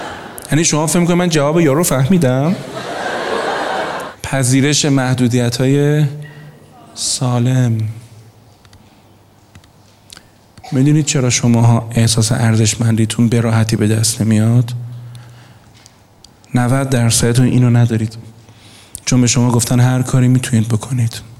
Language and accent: Persian; Iran; آقا ما بزرگ شده ایرانیم. این فک ما اینجوری نیست.